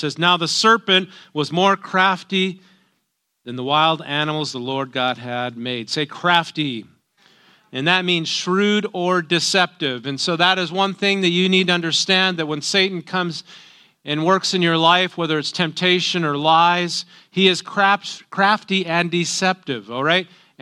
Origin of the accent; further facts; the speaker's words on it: North Dakota, United States; my mom was that Norwegian, and growing up in North Dakota, you also have those Norwegian things